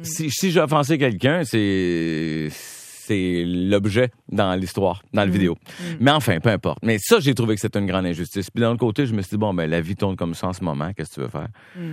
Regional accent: Quebec, Canada; born there; pourquoi moi je suis né ici au Québec où il y a de la prospérité

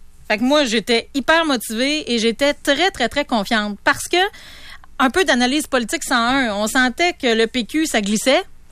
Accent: Baie-Comeau, Quebec, Canada; Donc, moi, j'ai grandi à Baie-Comeau, mais j'ai été baptisée dans Charlevoix parce que la famille est toujours restée dans Charlevoix.

